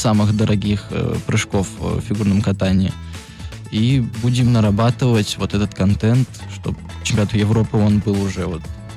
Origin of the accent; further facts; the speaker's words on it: Saint Petersburg, Russia; потому что в родном городе мне было очень приятно выступать. Я очень активно и сильно... чувствовал поддержку и тепло наших болельщиков, именно петербуржцев